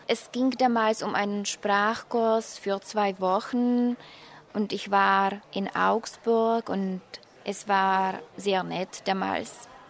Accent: Ostrava, Moravian-Silesian Region, Czechia; German is a second language; Ich komme aus der Tschechischen Republik, aus Ostrava. Ich bin 1988 geboren. Ich lerne Deutsch

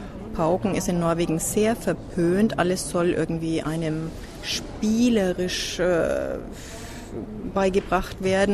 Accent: Germany; first language German; now in Trondheim, Norway; Ich komme jetzt aus Trondheim, bin aber eigentlich Deutsche. Geboren 1963.

